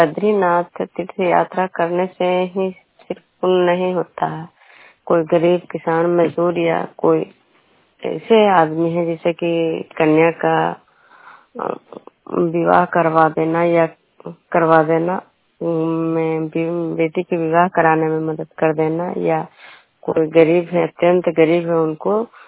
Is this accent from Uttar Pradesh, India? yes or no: no; Bijnupur, Bihar, India; बिजनूपुर ग्राम खुदरा पंचायत नालंदा जिला नवनुष्का प्रखंड के निवासी हूँ।